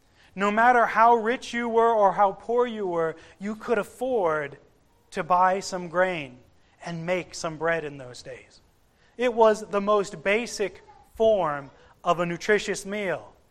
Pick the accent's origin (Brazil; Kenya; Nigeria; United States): United States; And because I'm American, sometimes I put peanut butter too and make a sandwich.